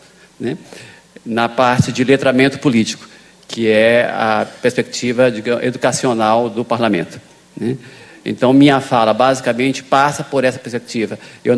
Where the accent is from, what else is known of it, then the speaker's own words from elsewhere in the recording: Xapuri, Acre, Brazil; Eu sou do Acre, sou de Chapuri, né? A minha cidade ficou conhecida depois de Chico Mendes, então agora todo mundo sabe que eu sou de lá. E eu costumo dizer que eu também tenho uma alma mineira, né?